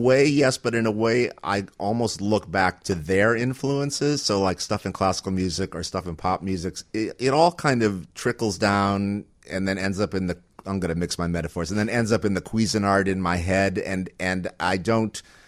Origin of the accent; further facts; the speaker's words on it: Cleveland, Ohio, United States; I went to Yale. I majored in music, and I grew up in Cleveland, Ohio. So it was Ohio to Connecticut, and then from Connecticut, I got on the Interstate 95, and I went to New York